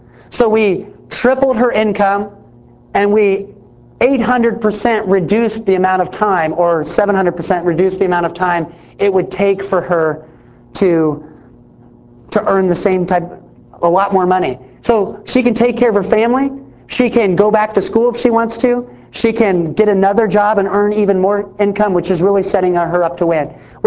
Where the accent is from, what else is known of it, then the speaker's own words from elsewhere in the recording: Indiana, United States; also born or lived in Atlanta / Los Angeles; I grew up in Indiana. I lived in Atlanta, Georgia, and I've lived for a brief time in LA.